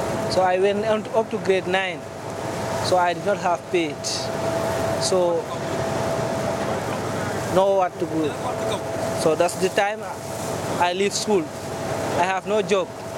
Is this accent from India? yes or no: no; Gambia; I'm from Gambia.